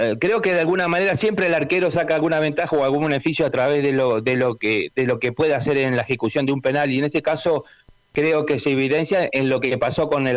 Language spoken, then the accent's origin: Spanish; Santa Fe, Argentina; Porque realmente yo soy santafesino